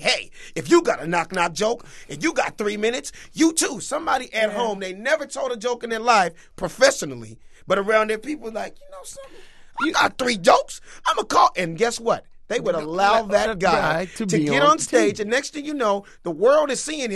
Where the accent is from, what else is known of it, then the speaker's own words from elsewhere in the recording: Los Angeles, California, United States; Born and raised in South Central and trying to make some noise in business.